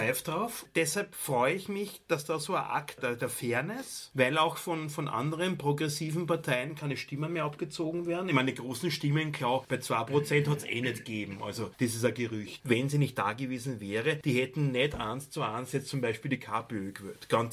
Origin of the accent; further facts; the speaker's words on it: Austria; Wir als Österreicher müssen jetzt extrem die Pappen halten in sicher Hinsicht.